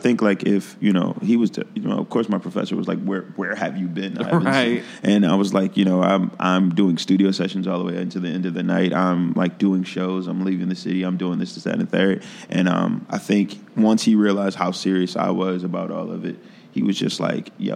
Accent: Philadelphia, Pennsylvania, United States; now in Chicago, United States; I came to Chicago from Philly with my friend Joey Mays

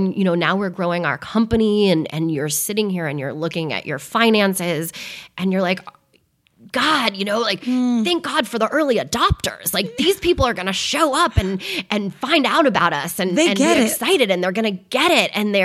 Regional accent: California, United States; growing up in Silicon Valley in the Bay Area

